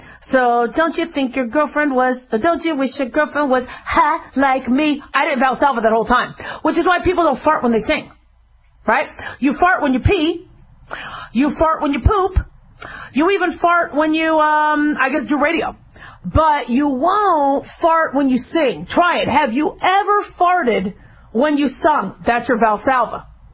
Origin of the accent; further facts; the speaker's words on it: Las Vegas, Nevada, United States; I'm from Vegas, I really don't get excited about the gambling